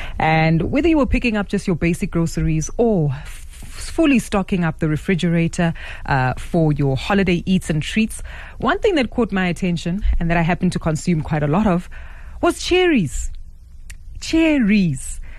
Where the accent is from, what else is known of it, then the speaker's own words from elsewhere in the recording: South Africa; Now, this is not a typical fruit that we've often seen on our shelves very regularly as South African consumers.